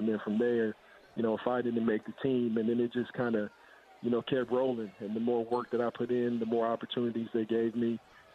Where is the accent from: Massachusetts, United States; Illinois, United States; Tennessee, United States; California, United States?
California, United States; Sacramento; I mean, I'm from Sacramento, so it's always amazing for me to come back home